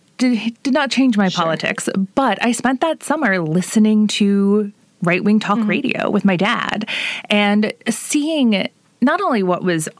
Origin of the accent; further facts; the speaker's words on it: Evansville, Indiana, United States; I'm from Evansville originally.